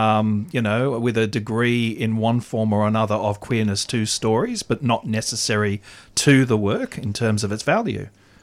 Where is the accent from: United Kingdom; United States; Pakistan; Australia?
Australia; Sydney, New South Wales; Well, I was born and raised in Sydney. You can tell, can't you?